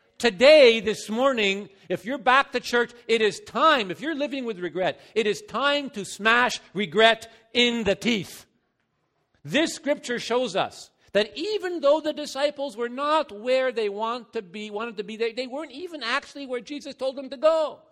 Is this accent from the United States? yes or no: no; Montreal, Quebec, Canada; now in Sherbrooke, Canada; living in Sherbrooke, Quebec, near where I grew up, in Montreal.